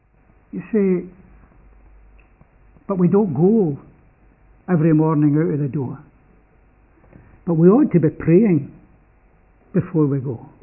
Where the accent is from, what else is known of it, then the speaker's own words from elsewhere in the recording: Scotland, United Kingdom; It was to be in Europe. And that, as a Scotsman, was a big thing.